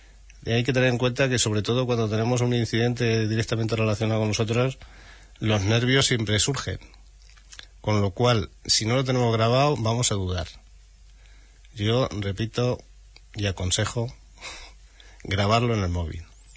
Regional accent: Torre de Juan Abad, Castilla-La Mancha, Spain; Yo, que soy de fuera, de Ciudad Real, como bien sabes, sí, de un pueblecito, Torre de Juan Abad, se llama. Poca gente lo conoce, pero los que somos de allí estamos encantados y muy orgullosos de nuestro pequeño pueblo.

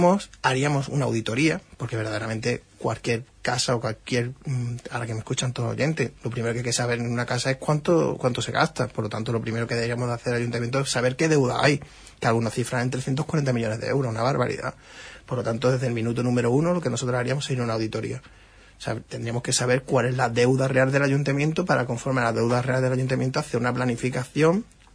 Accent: Huelva, Andalusia, Spain; los onubenses no podemos estar siempre arriba del todo pagando impuestos.

